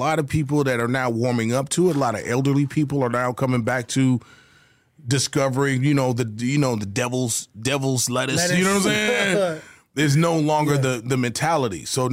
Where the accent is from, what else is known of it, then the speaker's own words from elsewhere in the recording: Detroit, Michigan, United States; I was on the east side, Seven Mile in Healy.